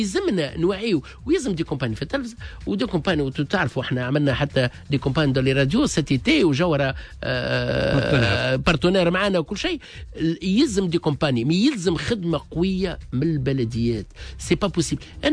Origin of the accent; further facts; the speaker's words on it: Tunisia; راهو المشاكل كل اللي عندنا في تونس